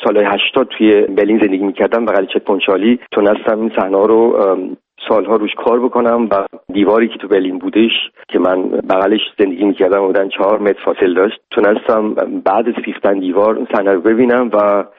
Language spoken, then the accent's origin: Persian; Iran; به عنوان یه ایرانی